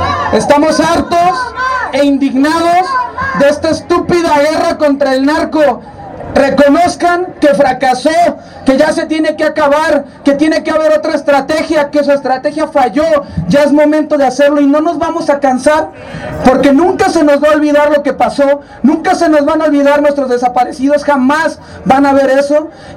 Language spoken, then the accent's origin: Spanish; Jalisco, Mexico; vengo de Jalisco.